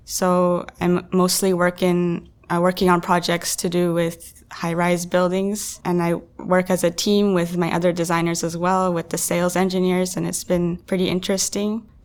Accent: Toronto, Ontario, Canada; So I grew up in Toronto and there's always construction going on.

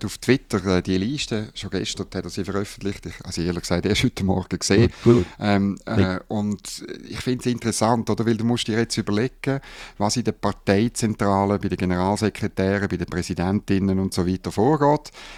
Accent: Bern, Switzerland; Ich als Berner

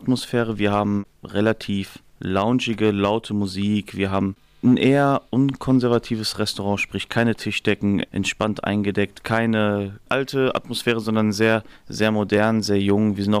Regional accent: Piedimonte Etneo, Sicily, Italy; Ja, wir kommen alle aus der Ätna-Region. Wir kommen alle aus einem Dorf namens Piedmont Etneo. Das liegt am Fuß des Ätnas.

